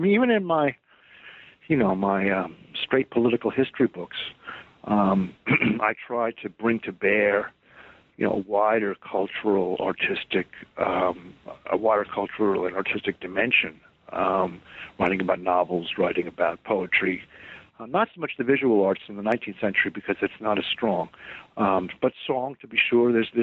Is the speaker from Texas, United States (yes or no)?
no; Brooklyn, New York, United States; now in Princeton, United States; but I grew up in New York, actually in Brooklyn Heights